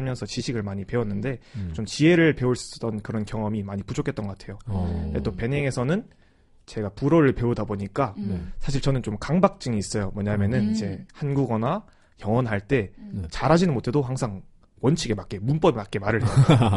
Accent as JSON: {"language": "Korean", "region": "Gyeongsang", "country": "South Korea", "said": "저는 이제, 경상도 사람에서 서울말도 못하거든요."}